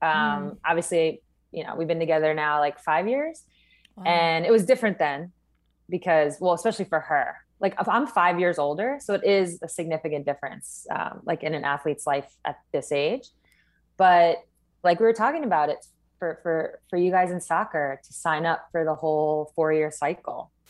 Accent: East Coast, United States; I'm from the East Coast originally.

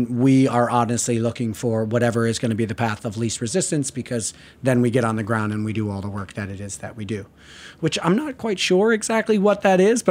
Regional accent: New Jersey, United States; As I said, I was here for 15 years, and I'm originally from Jersey.

